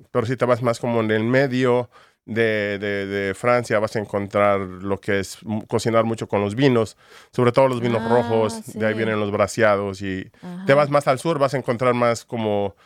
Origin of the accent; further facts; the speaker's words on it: Mexico; now in United States; yo vengo de México y tengo 22 años trabajando en cocina.